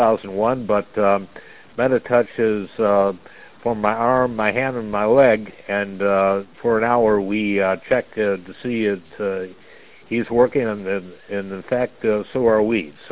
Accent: New Orleans, Louisiana, United States; I'm from New Orleans, hence the call … I miss Mardi Gras

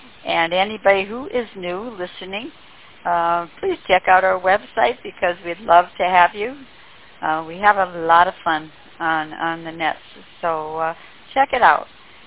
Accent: Michigan, United States; moved away; I am from Michigan, so I know the area well. And I have lived in Florida since 2006, but my son and his family still live up way up in Kalkaska, Michigan.

